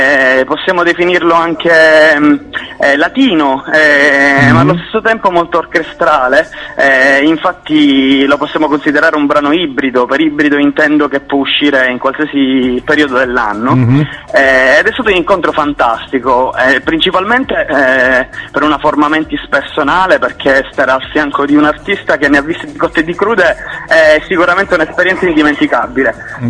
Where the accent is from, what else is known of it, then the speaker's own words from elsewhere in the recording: Sicily, Italy; perché io sono siciliano